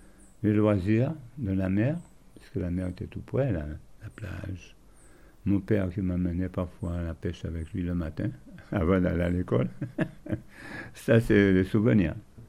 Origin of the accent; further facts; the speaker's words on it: Basse-Terre, Guadeloupe; de mère de Trois-Rivières, ma famille de Russie, mon père c'est Louis. Et jusqu'à l'âge de 15 ans, j'ai vécu à Basse-Terre, rue Peigné.